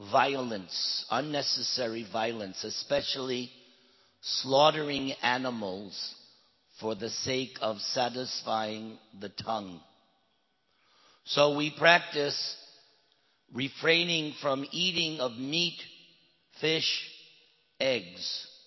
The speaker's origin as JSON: {"language": "English", "town": "Long Island", "region": "New York", "country": "United States", "said": "I'm not technically from New York City, but I do consider myself a New Yorker from Long Island."}